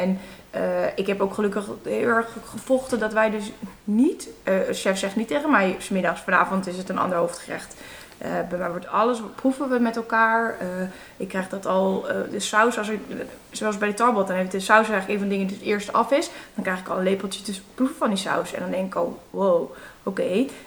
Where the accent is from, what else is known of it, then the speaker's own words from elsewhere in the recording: Haarlem, North Holland, Netherlands; En ik kom zelf uit Haarlem